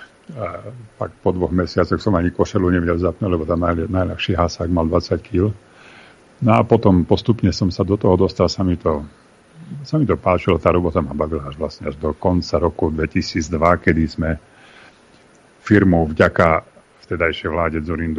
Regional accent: Spišská Nová Ves, Košice Region, Slovakia; ale ja som pôvodom zo Spišskej Novej Vsi, kde sa tiež hral dobrý basketbal

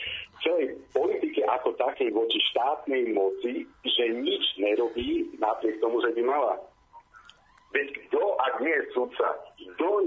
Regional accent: Bratislava, Bratislava Region, Slovakia; Ja som takisto z Bratislavy a nie som žiadny milionár.

